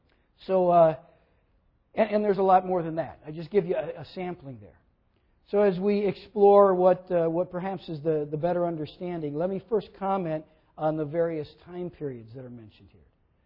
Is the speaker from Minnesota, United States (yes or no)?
yes; Minnesota, United States; I grew up in the German and Swedish realms of outstate Minnesota.